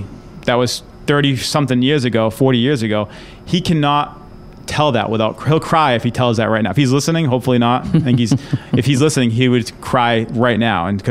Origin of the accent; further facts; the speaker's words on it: Mattapoisett, Massachusetts, United States; And we grew up down in Mattapoisett, Mass.